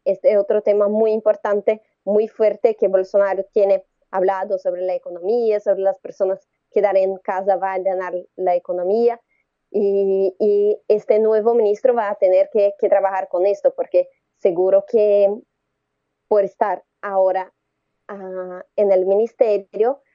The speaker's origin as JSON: {"language": "Spanish", "country": "Brazil", "second_language": "Spanish", "said": "nosotros como brasileños, como periodistas"}